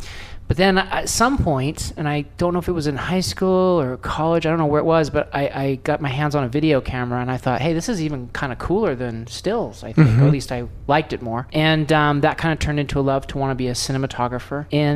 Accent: Vancouver, British Columbia, Canada; I'm actually from Vancouver, Canada, actually.

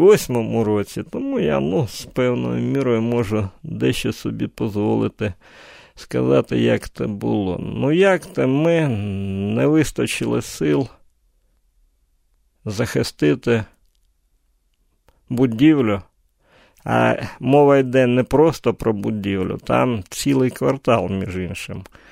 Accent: Luhansk, Luhansk Oblast, Ukraine; я на перехресті Шовкового і Оборони народився, який жив все життя у Луганську

